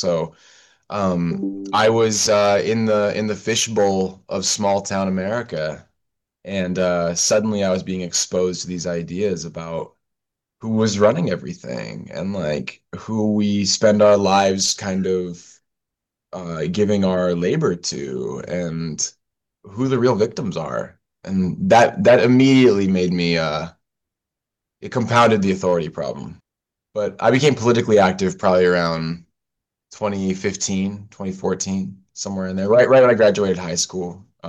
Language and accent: English; Michigan, United States; I'm from Michigan originally, and Michigan, the local scene is typically like Midwest emo and shoegaze